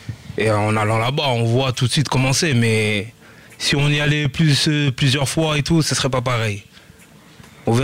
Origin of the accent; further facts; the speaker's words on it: France; born there; Mais après, je pense qu'il y a aussi le fait que nous, on est nés en France